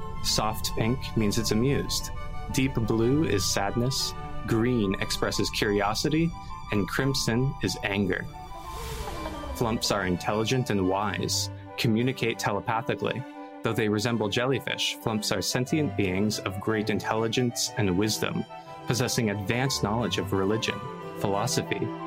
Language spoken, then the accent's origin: English; Canada; now in China; My pronouns are he, him. I am from Canada, and now I'm living in China.